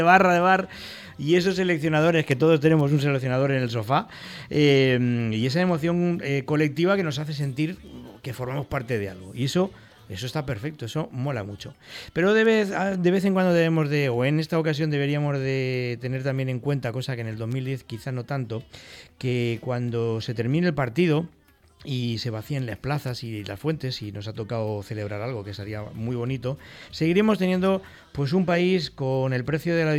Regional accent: Spain; Somos todos españoles y estamos muy contentos

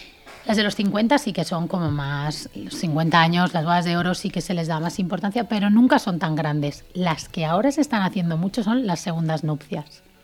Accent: Valencian Community, Spain; que somos muy valencianos en eso

